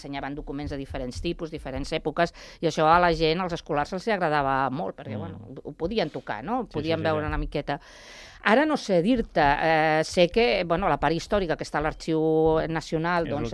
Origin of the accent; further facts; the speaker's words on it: Cercs, Catalonia, Spain; born there; also born or lived in Ejea de los Caballeros; Soc forània, com bé ha dit en Rogeli, jo vaig néixer a Cercs, però per la feina del meu pare, que estava treballant allà a la tèrmica, i després per altres feines que va anar tenint, doncs ens vam moure bastant per tot l'estat espanyol.